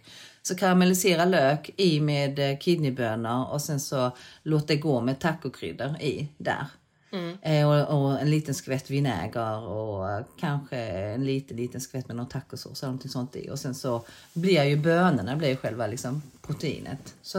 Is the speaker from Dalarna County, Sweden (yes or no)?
no; Skåne, Sweden; Nu är inte jag från Makedonien, jag är från Sydkorea. Eller Skåning.